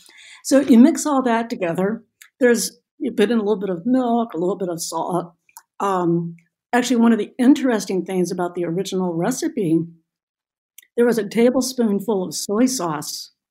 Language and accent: English; the South, United States; So partly the simplicity shocked me as a Southerner to make something for a holiday, it has to be complicated.